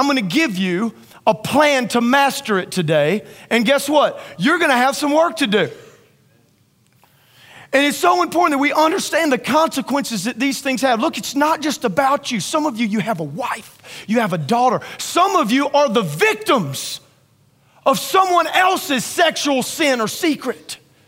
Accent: Louisiana, United States; You know, I'm from Louisiana, and in Louisiana, I've never been, but I have several friends that go turkey hunting.

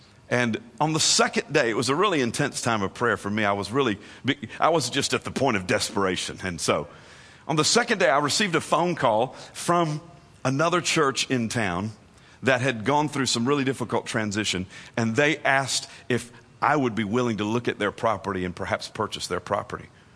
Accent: Tennessee, United States; I'm from Tennessee. And in Tennessee, we say there's more than one way to skin a cat.

